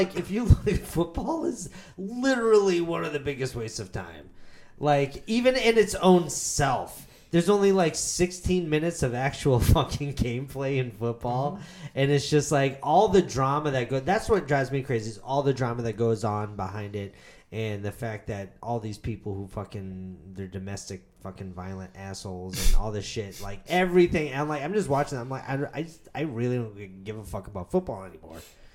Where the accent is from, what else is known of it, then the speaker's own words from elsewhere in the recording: Boston, Massachusetts, United States; I grew up in Boston.